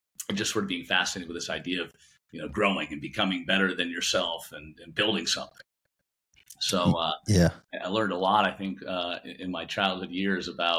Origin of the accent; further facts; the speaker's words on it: Valrico, Florida, United States; I was born in Tampa, Florida, to a hardworking mom and dad.